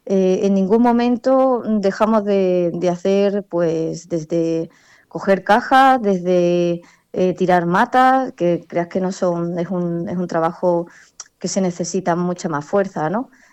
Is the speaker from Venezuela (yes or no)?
no; Mairena del Aljarafe, Andalusia, Spain; moved away; yo no soy ni de aquí, ¿no? Que ya me considero, por supuesto, porque llevo ya casi 20 años aquí. Yo vengo de Sevilla, de la parte de Mairena, el Aljarafe, muy, muy céntrico a Sevilla.